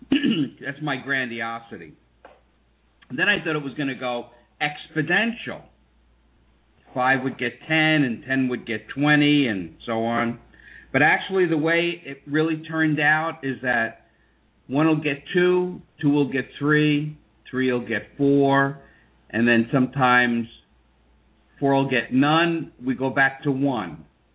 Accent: New York, United States; I'm from New York, had been up in the Trade Towers, had gone, you know, the visiting kind of deal.

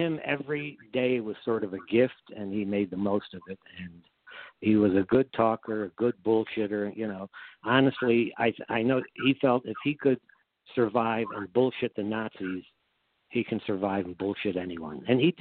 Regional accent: Toledo, Ohio, United States; first language Yiddish; also born or lived in Germany; it's about me growing up in Toledo, coming from Germany. My parents only spoke Yiddish to me, so when I started school, I sounded like

